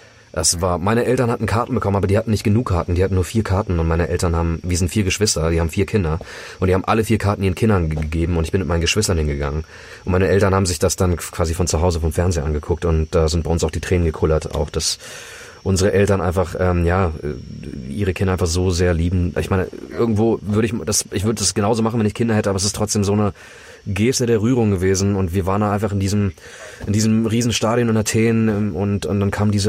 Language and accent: German; Germany; ich bin in Deutschland mit Nutella groß geworden